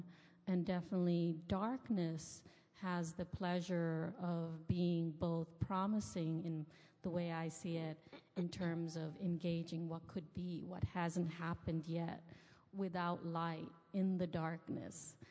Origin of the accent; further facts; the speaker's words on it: Queens, New York, United States; Growing up in New York, I grew up in Queens, and in Queens I was exposed to Jamaicans, Koreans, South Asians, the Irish, the Italians, and all these neighborhoods.